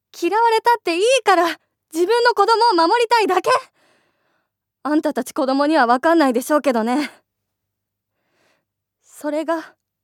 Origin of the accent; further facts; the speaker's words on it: Hiroshima, Japan; moved away as an adult; now in Tokyo, Japan; 地元は広島なんですけど、二十歳の時に上京してきまして、